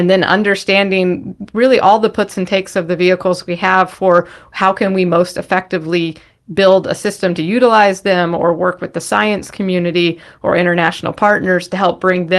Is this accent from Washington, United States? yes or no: yes; Washington, United States; I grew up in the Washington State near Seattle and went to the University of Washington